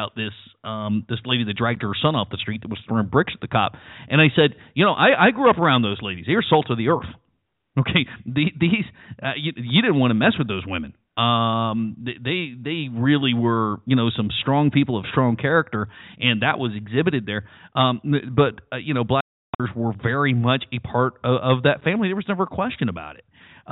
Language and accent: English; the South, United States; Look, I grew up in the South during the time of, you know, the whole change, right? In the whole civil rights.